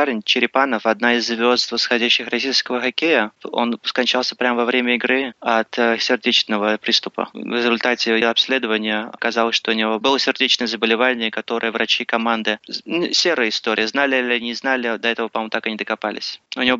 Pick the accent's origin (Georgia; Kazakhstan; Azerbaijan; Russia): Azerbaijan; Baku; now in United States; Ну, хоккей всегда любил, и в детстве, хоть живя в Баку, всегда смотрели игры со сборной Советского Союза.